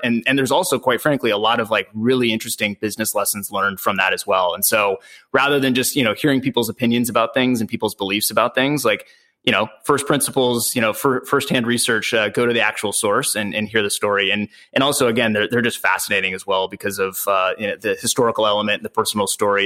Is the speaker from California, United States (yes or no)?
yes; San Diego, California, United States; So I'm from San Diego, California, but I hate surfing.